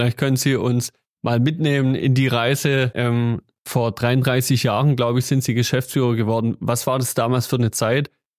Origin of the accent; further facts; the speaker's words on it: Stuttgart, Baden-Württemberg, Germany; Als Stuttgarter kann ich Ihnen sagen, ich freue mich schon riesig auf den Tag, wo Stuttgart 21 keine Baustelle mehr ist